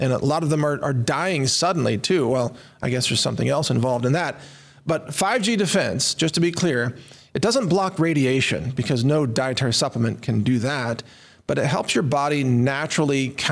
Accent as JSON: {"language": "English", "country": "United States", "said": "Well, as an American, I should know at least that much of American history"}